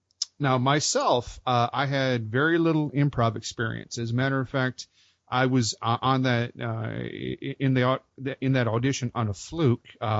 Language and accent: English; Canada; I am Canadian.